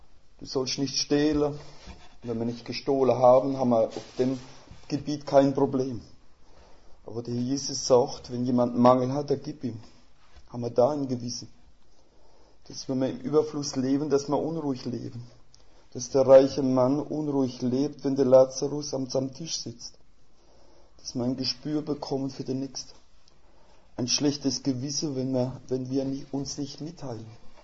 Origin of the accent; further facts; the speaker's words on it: Rhineland-Palatinate, Germany; accent: Palatine German; Es ist halt so schön im Pfälzischer kann ich meiner Frau sagen, ich habe dich ein bisschen schon lieb.